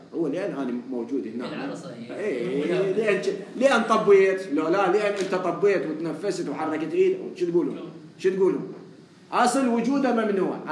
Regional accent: Najaf, Najaf Governorate, Iraq; أنا من النجف

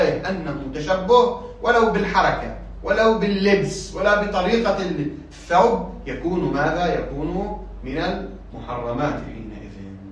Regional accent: Lebanon; عندنا مثلا في لبنان، عندنا في لبنان أصلا عادي جدا هذا

